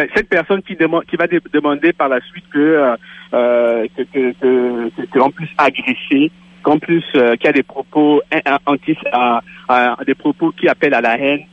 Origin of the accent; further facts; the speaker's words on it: Quebec, Canada; je ne suis pas en France, je ne suis pas un Français, je suis un Québécois